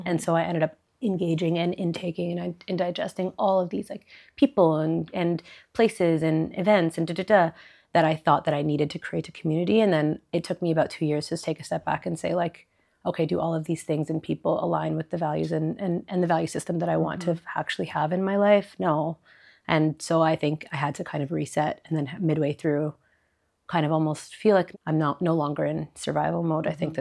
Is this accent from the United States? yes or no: no; Toronto, Ontario, Canada; moved away as an adult; now in Cairo, Egypt; So I was born and raised in Toronto, and I moved to Cairo 5 years ago on accident.